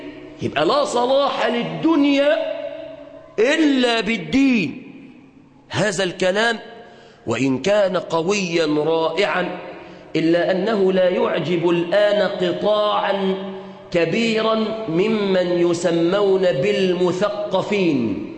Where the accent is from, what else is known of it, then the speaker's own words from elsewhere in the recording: Egypt; في بلادنا مصر أن يسمعها بأذن قلبه